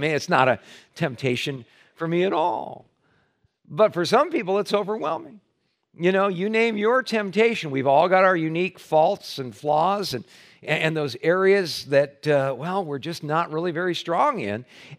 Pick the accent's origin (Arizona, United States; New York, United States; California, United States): California, United States; growing up on the West Coast in Southern California, you know, when I think of wilderness, I think of the wilderness areas